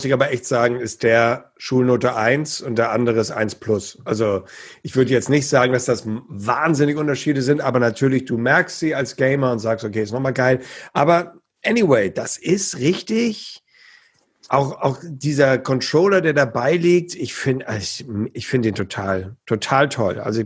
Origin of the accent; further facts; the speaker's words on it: Bremen, Germany; das geht natürlich nicht als Bremer.